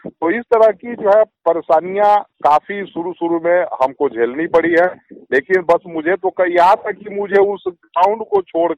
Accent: Laxmipur, Bihar, India; मेरा गांव है, लक्ष्मीपुर है, मैरवा प्रखंड में पड़ता है, मुरियारी पंचायत है।

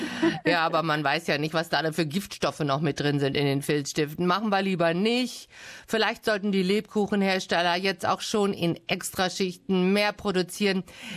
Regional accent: North Rhine-Westphalia, Germany; Also bei uns im Münsterland jedenfalls hieß es immer

